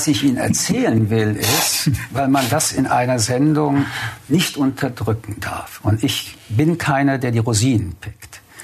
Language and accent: German; Paris, Île-de-France, France; Sehen Sie, ich komme aus Paris